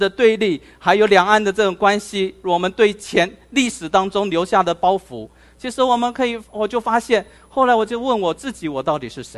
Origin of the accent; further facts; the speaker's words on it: Taiwan; 我为什么我在台湾出生长大，为什么我不能承认我自己是台湾人？